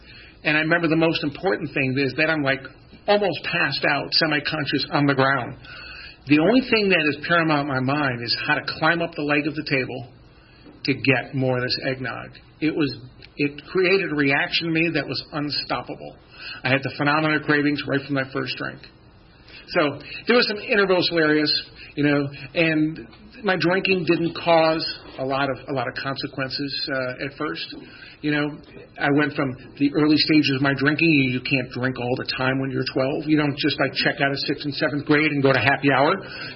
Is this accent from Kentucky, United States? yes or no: no; Syracuse, New York, United States; born there; I was born in Syracuse, New York, and born into a Sicilian-American family in the shadows of two unbelievably athletic older brothers.